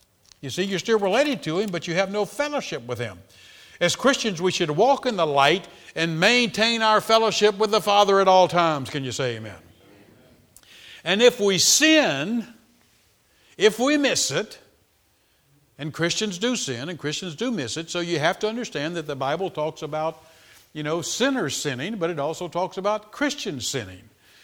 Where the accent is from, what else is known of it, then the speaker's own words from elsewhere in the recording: Florida, United States; a lot of them came to our house because I grew up in Florida. They like to come to Florida, you know, because we live near the beach.